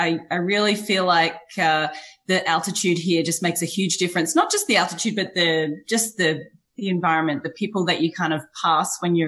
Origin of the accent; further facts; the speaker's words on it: Sydney, New South Wales, Australia; I am Australian. I was born in Australia, grew up in Sydney, lived in Western Australia. I've lived in Melbourne. My husband and I, since we've been married, we've lived in Canada, Germany, the US, England